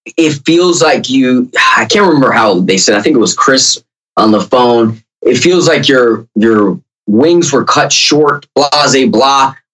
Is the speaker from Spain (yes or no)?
yes; Spain; mind you, I'm European, you know, I'm from Spain. So I lived in Spain for 8.5, almost 9 years. You know, I was brought up on wearing certain types.